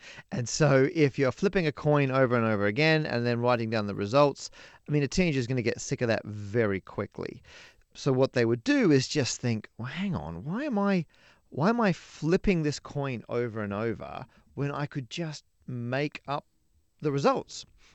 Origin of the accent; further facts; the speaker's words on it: Australia; moved away as an adult; also born or lived in London; now in United Kingdom; So I'm originally from Australia and I taught out there for a year. And then I moved to the UK and I taught in London for a couple of years.